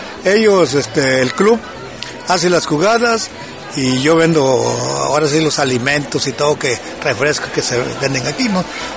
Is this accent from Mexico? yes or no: yes; Tuxpan, Mexico; pues yo me regreso a mi tierra a trabajar, y me vine para acá y aquí estamos, ¿no? Trabajando. Sabemos, ¿verdad?, que francamente a esta región de Tuxpan es una región gallera